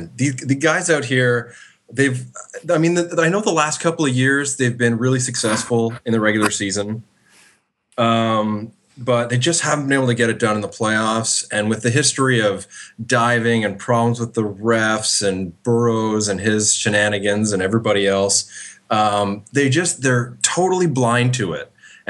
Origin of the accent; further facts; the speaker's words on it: Ottawa, Ontario, Canada; Well, I grew up in Ottawa